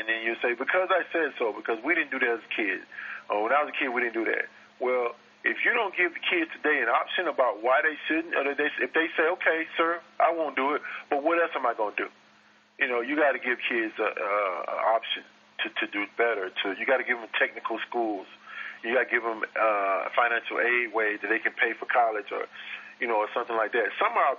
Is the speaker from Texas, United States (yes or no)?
no; Macon, Georgia, United States; There was, in my hometown of Macon, Georgia, there's a Harriet Tubman Museum, and there's also a Boys and Girls Club.